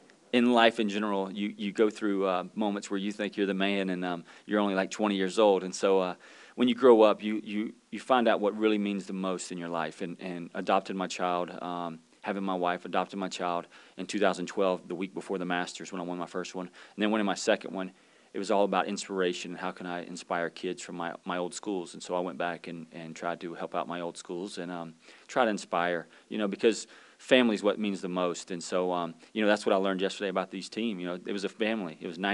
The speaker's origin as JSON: {"language": "English", "town": "Pensacola", "region": "Florida", "country": "United States", "said": "I'm from Pensacola, Florida, so the closest team was driving distance was the Saints. And so watching the Saints growing up, pulling for the Saints"}